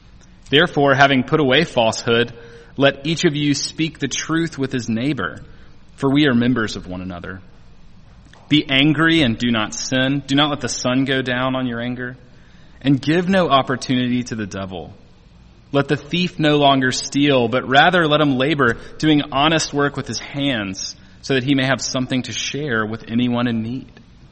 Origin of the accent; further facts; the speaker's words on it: Alabama, United States; I grew up in Alabama and went to Auburn University, so I'm an Auburn fan.